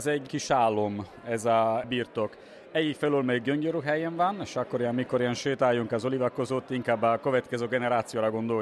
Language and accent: Hungarian; Italy; Hungarian is a second language; Én vagyok kisebbségben, mert az egyetlen olasz vagyok